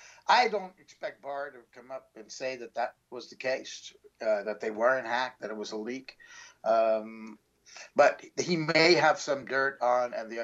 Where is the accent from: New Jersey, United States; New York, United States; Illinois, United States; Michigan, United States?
New York, United States; New York City; I never liked Giuliani. I'm from New York City. He was my mayor for a long time.